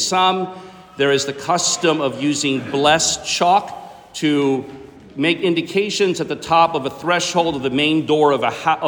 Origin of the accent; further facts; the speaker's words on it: Manila, Metro Manila, Philippines; I know growing up in Manila in the Philippines